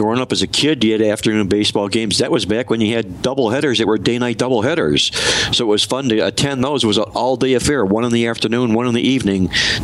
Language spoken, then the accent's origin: English; Cleveland, Ohio, United States; I'm from Cleveland, and I don't even know who the guy is.